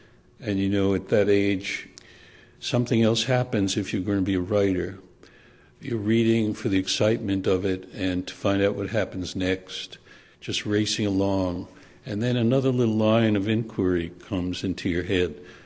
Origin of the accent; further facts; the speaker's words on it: United States; I think really of myself as a national novelist, as I'm an American novelist writing about my country.